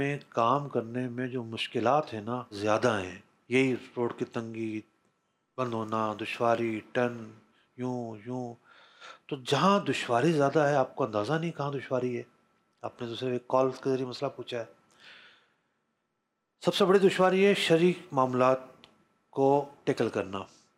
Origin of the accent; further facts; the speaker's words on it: Karachi, Sindh, Pakistan; ہم لوگ کراچی کے ہیں تو ہمیں تو یہ کھانا بڑا پھیکا لگ رہا ہے،